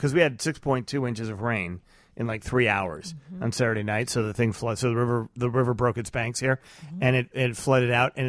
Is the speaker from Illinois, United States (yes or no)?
yes; Chicago, Illinois, United States; I'm from Chicago. What do I care about it?